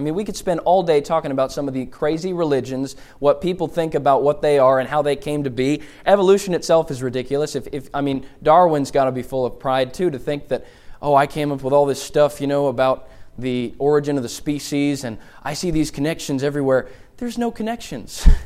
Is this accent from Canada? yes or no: yes; Montreal, Quebec, Canada; I told you I grew up in Montreal, Canada.